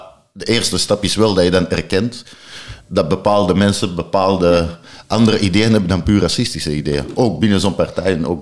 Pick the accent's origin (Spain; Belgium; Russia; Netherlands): Belgium; Ik spreek geen woord Duits, al kom ik uit België en we hebben 3 officiële randstalen.